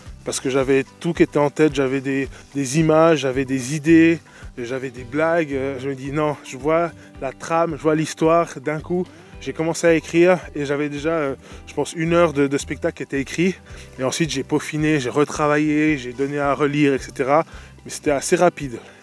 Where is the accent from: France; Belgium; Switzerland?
Switzerland; J'ai une éducation européenne, j'ai fait toutes mes écoles ici en Suisse.